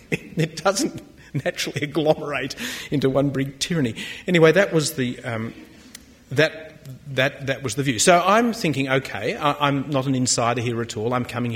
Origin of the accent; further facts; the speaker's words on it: Australia; As you've heard, I am an Australian historian, so this is my home territory.